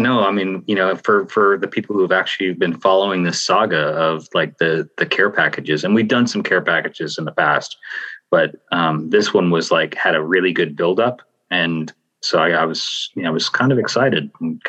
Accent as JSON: {"language": "English", "country": "Canada", "said": "Me as a Canadian have trouble pronouncing things."}